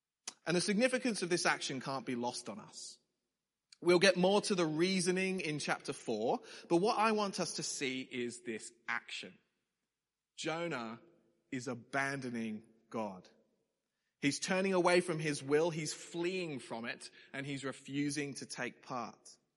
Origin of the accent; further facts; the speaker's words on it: Australia; if growing up on Australian beaches is anything to go by, English people seem to be fairly scared of the sea.